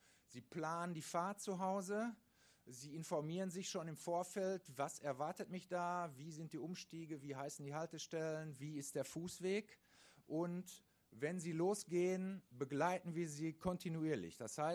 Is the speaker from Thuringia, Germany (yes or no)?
no; North Rhine-Westphalia, Germany; Sie hören ja, ich komme aus dem Ruhrgebiet.